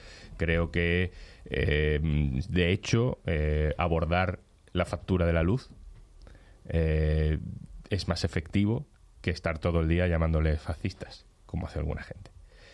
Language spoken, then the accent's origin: Spanish; Andalusia, Spain; Yo como andaluz también tengo que reconocer que también es un gesto con Andalucía.